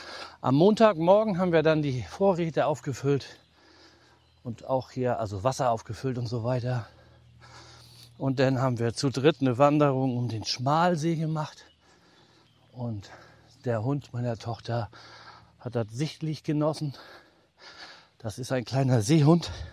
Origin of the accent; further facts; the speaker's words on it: Northern Germany, Germany; wir sind typische Norddeutsche.